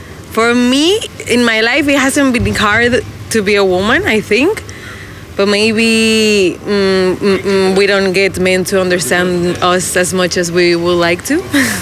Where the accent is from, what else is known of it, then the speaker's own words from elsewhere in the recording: Mexico; we're from Mexico.